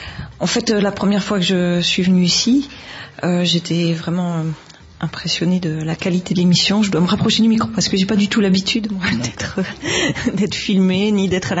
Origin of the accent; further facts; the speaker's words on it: Lille, Hauts-de-France, France; Je suis de Lille.